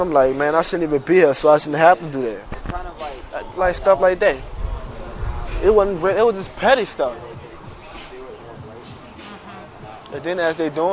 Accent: New Orleans, Louisiana, United States; I'm from New Orleans.

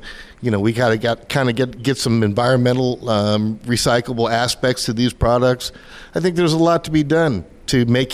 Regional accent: San Diego, California, United States; I grew up in San Diego, you know.

